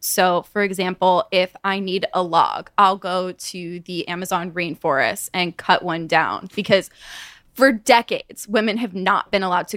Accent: California, United States; I'm from just outside of Hollywood.

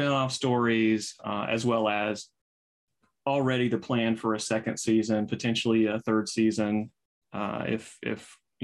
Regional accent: the South, United States; and I'm from the South, particularly Southern people who take things, you know, very seriously.

